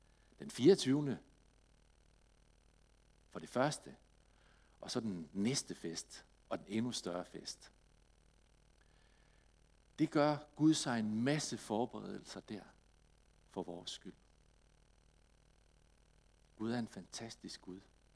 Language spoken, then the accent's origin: Danish; Randers, Central Denmark Region, Denmark; Hjemme i Randers, der bliver det snart jul.